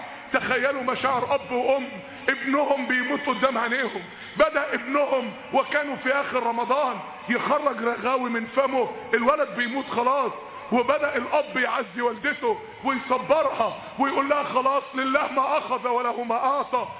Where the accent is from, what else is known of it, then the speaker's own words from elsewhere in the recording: Mansoura, Dakahlia, Egypt; عندنا في المنصورة برضو طفل